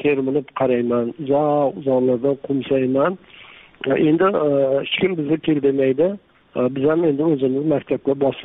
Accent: Jizzakh Region, Uzbekistan; Qishlog'im bir tog'da, qishlog'im maktabda tug'ilgan qishlog'im Jizzaxdan Malguzor degan tog'da, tagida, tubida.

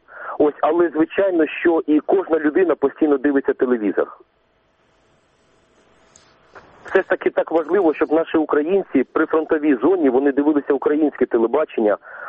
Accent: Luhansk Oblast, Ukraine; бо я родом сам з Луганської області

